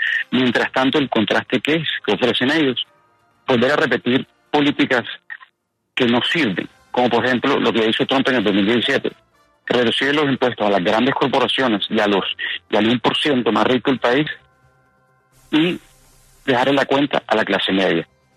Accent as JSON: {"language": "Spanish", "country": "United States", "said": "como yo soy colombo estadounidense también."}